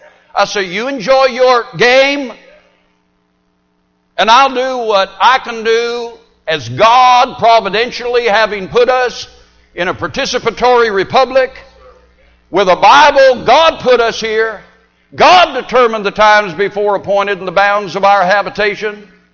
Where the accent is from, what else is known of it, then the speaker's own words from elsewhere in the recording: California, United States; I was raised in California where you're not going to hear much preaching these days. Heard more back in the 50s and 60s.